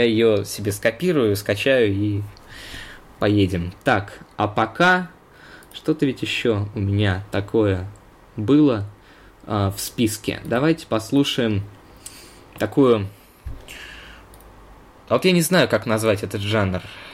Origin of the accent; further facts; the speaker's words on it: Moscow, Russia; Но поскольку я москвич